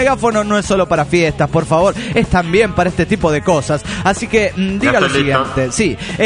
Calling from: Caracas, Capital District, Venezuela; de Caracas, Venezuela.

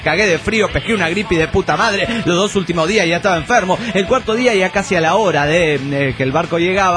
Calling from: Guadalajara, Jalisco, Mexico; de Guadalajara, Jalisco.

